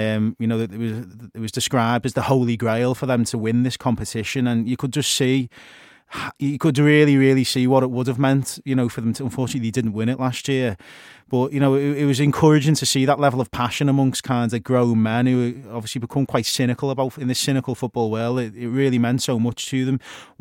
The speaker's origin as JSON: {"language": "English", "town": "Liverpool", "region": "North West England", "country": "United Kingdom", "said": "I'm from Liverpool."}